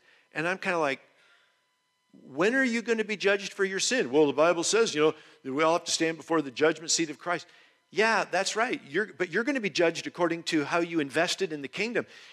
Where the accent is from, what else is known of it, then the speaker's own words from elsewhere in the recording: United States; But I'm an American and we ruin everything.